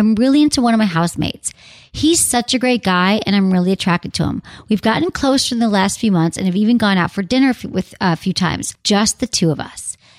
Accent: Detroit, Michigan, United States; Hi, Anna, from my hometown.

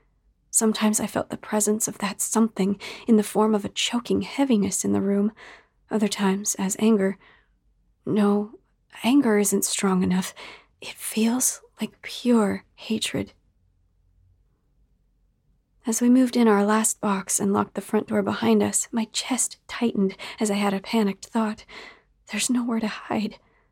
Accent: Midwest, United States; born there; I was born in the Midwest and still at times found life in the city to be overwhelming, not to mention expensive, considering our inconsistent paychecks.

